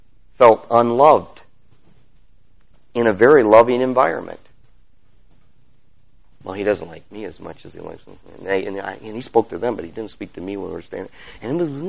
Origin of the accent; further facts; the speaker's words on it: Michigan, United States; Or in my case, I came from Michigan.